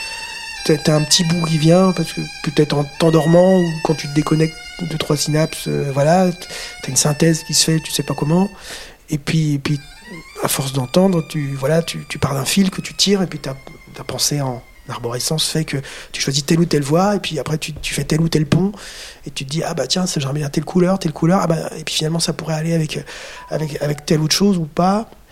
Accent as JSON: {"language": "French", "town": "Saint-Nicolas-du-Pélem", "region": "Brittany", "country": "France", "tie": "born or raised there", "said": "Je suis originaire de Saint-Nicolas-du-Pelhem, dans le centre-Bretagne. C'est un coin vraiment d'une culture qui n'est pas sous cloche du tout, qui était très vivante."}